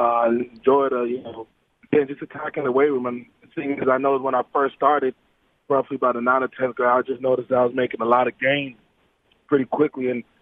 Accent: Ottawa, Ontario, Canada; even though I lived in Ottawa, Ontario, for most of my life, you know, my parents were born and raised in Jamaica. So I really, you know, I consider as a myself, you know, Canadian kid living in a Jamaican household.

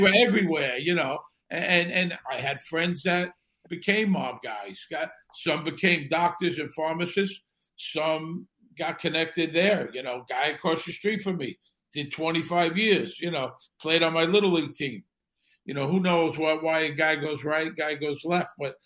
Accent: Brooklyn, New York, United States; You know, I come from Bensonhurst, Brooklyn. And at the time, growing up there in the 60s and 70s, it was one of the biggest mob enclaves in the city, if not the biggest.

